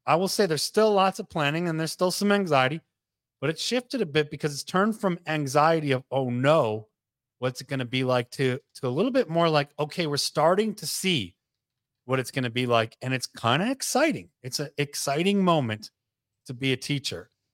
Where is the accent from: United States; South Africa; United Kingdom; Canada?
United States; Midwest; moved away as an adult; I'm a former Midwesterner.